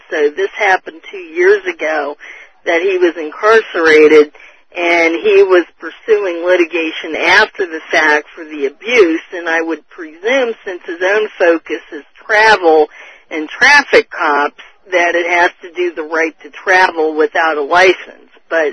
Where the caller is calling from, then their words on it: Maryland, United States; in Maryland.